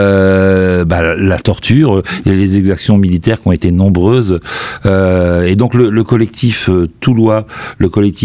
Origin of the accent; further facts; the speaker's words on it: Grand Est, France; C'est vrai que quand on est lorrain, on a tous entendu parler du général